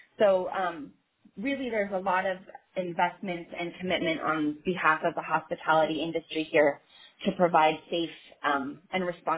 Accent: Los Alamos, New Mexico, United States; now in Albuquerque, United States; So I've lived in Albuquerque for about 8 years now. I'm originally from Los Alamos, New Mexico, which is a community.

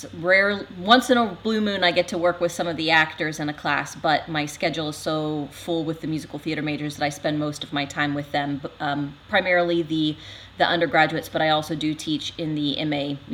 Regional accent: Ohio, United States; I'm not. I'm originally from the Southwest Ohio area.

